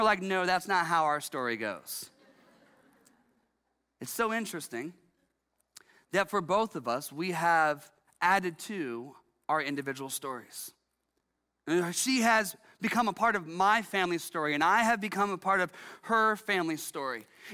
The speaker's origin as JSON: {"language": "English", "town": "Columbus", "region": "Ohio", "country": "United States", "tie": "born or raised there", "said": "I'm from Columbus, Ohio. I grew up there. My parents live there. I tell them stories about my life growing up there."}